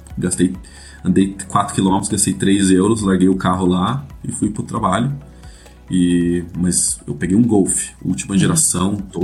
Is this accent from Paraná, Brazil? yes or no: yes; Curitiba, Paraná, Brazil; now in Estonia; Eu sou de Curitiba, meus filhos também são de Curitiba